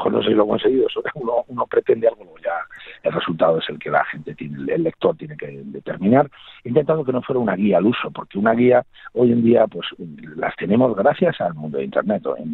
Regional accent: Madrid, Community of Madrid, Spain; also born or lived in Toledo; Pues como madrileño, yo no nací en Madrid, yo nací en la judería toledana, pero soy chamberlero porque es la tierra de mi madre y porque es la ciudad que amo y donde vivo desde siempre.

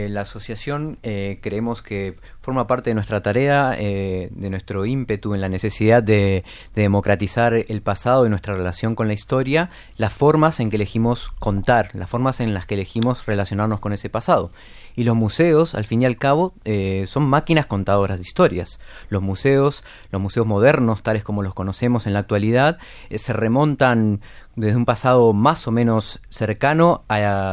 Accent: Spain; España, nosotros como españoles, como miembros de esta sociedad

